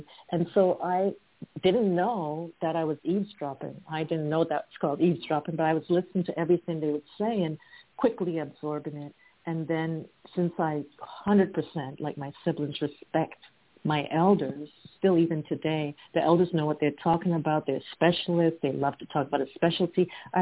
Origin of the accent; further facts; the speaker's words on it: Ghana; I am from Ghana, West Africa. Born and bred there, and we are a collaborative society, a collaborative culture, interdependence